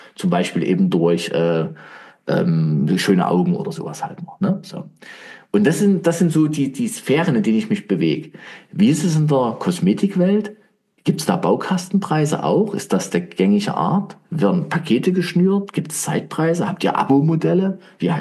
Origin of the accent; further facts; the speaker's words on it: Weinböhla, Saxony, Germany; ich bin ja ursprünglich auch aus Dresden oder halt Weinböhler, ne?